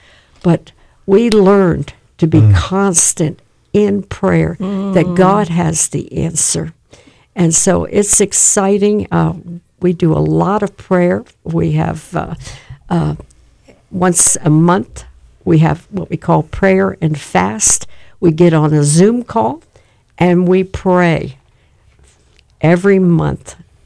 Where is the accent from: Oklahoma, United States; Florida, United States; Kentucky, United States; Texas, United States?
Florida, United States; Vero Beach; I'm from Vero Beach all the way to Boca.